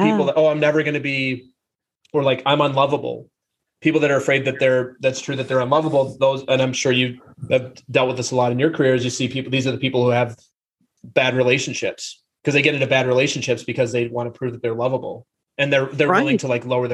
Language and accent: English; Minnesota, United States; Yes. I'm from Minnesota. I think we talked about this. So never had a Super Bowl championship.